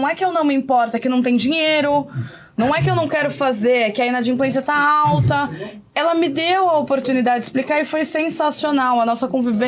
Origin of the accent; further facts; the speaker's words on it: Guarulhos, São Paulo, Brazil; Eu sou de Guarulhos, mas atuo também em São Paulo. Tô ali no pé da Ponte da Penha